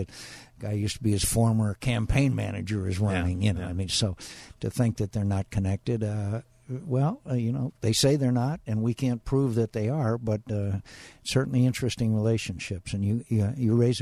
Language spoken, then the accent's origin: English; Arizona, United States; You know, my home state of Arizona, we still have nearly half the homes, quote, underwater